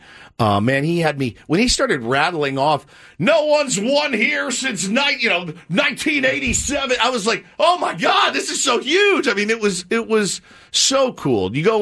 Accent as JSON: {"language": "English", "region": "the South", "country": "United States", "accent": "southern", "said": "That's my southern accent that very rarely."}